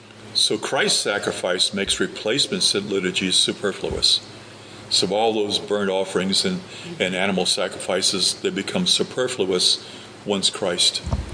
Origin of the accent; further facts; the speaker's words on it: New Orleans, Louisiana, United States; But when I was growing up, I was born in New Orleans.